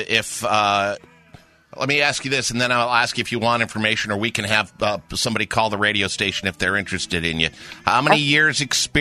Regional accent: Northeast, United States; I'm from the Northeast. Used to go to New York all the time.

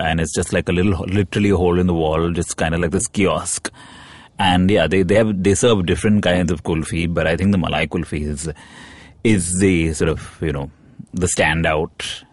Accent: Mumbai, Maharashtra, India; So even though I'm from Bombay, I mean, I moved here some years ago when I was staying alone because my parents were living abroad.

